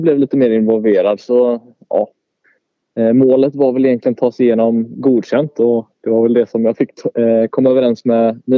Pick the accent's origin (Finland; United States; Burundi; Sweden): Sweden; Mölndal, Västra Götaland County; Jag är född och uppvuxen i Mölndal och Kållered.